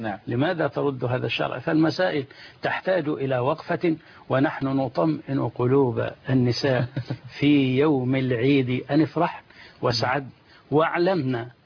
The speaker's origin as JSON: {"language": "Arabic", "region": "Dakahlia", "country": "Egypt", "tie": "born there", "also_born_or_lived": "Giza / Yemen / Saudi Arabia", "said": "ولدت في محافظة الدقهلية، ثم انتقلت إلى محافظة الجيزة فأقمت بها منذ سنة 70 ميلادية"}